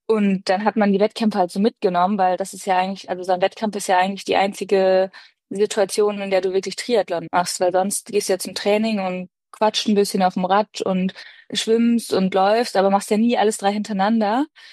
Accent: Osnabrück, Lower Saxony, Germany; now in Hamburg, Germany; ich komme ursprünglich aus Osnabrück

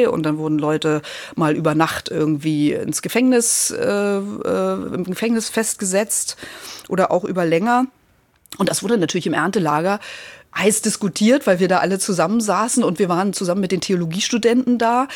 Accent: East Germany, Germany; ich bin ja in der DDR groß geworden.

